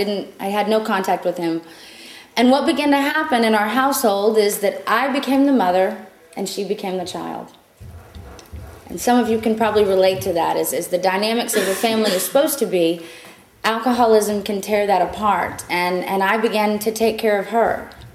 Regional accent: San Antonio, Texas, United States; So I'm from San Antonio, Texas, which is a big city.

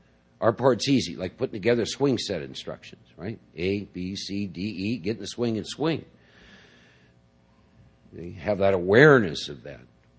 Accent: Midwest, United States; as I got older, born and raised in the Midwest, and finishing up college, get drafted, get sent to Vietnam

